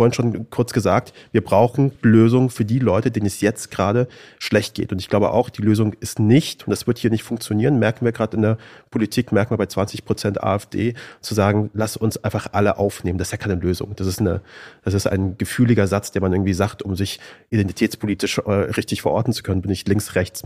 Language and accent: German; Afghanistan; now in Germany; Ich bin Afghane, ich bin aus Afghanistan hergekommen 1994, ich bin selber Migrant, ich bin selber geflohen mit meinen Eltern zusammen